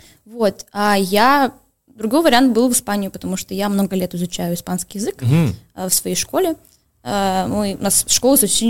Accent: Saint Petersburg, Russia; now in Barcelona, Spain; Просто я говорю как истинная петербурженка, у меня вся семья жила в Питере очень много лет подряд, и я коренная петербурженка.

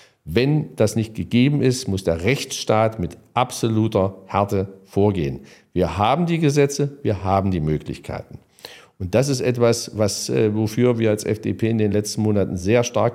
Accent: Halle, Saxony-Anhalt, Germany; weil Sie das Beispiel meiner Heimatstadt Halle benannt haben

